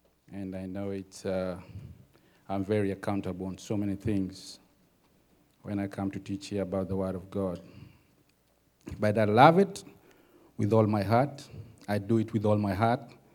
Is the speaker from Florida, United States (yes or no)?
no; Austin, Texas, United States; I'm born again, washed by the blood of Jesus. I'm from Austin